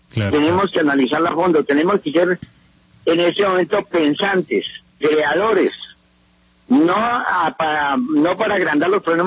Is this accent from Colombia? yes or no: yes; Colombia; somos colombianos